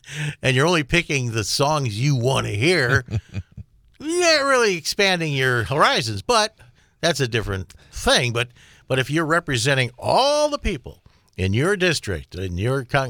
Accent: South Milwaukee, Wisconsin, United States; who represents the southern part of Milwaukee, which includes my hometown of South Milwaukee.

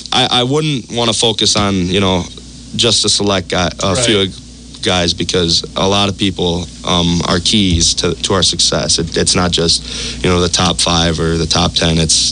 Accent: Edgar, United States; Honestly, growing up in Edgar, it's right when you come out of the womb, honestly.

